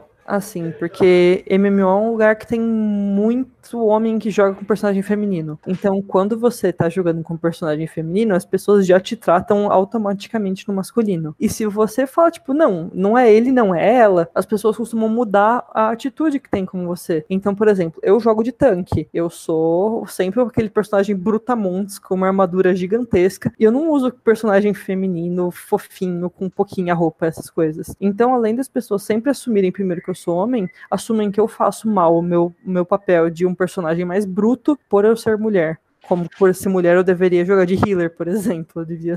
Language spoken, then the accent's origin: Portuguese; São Paulo, Brazil; now in Americana, Brazil; Então eu me mudei de São Paulo, que eu vivi minha vida inteira até americana, só para estudar jogos.